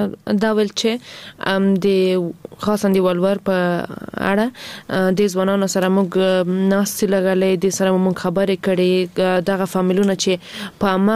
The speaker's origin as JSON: {"language": "Pashto", "country": "Afghanistan", "said": "ځکه زه هم د افغانستان یو وګړی یم"}